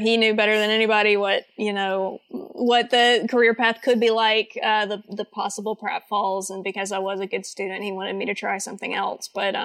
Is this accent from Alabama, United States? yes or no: yes; Auburn, Alabama, United States; I grew up in Auburn, Alabama, which is mostly known for its sports teams.